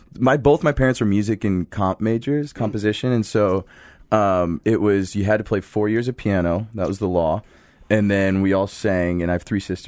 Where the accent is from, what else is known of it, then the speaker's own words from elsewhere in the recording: Springfield, Illinois, United States; Grew up in Springfield, Illinois.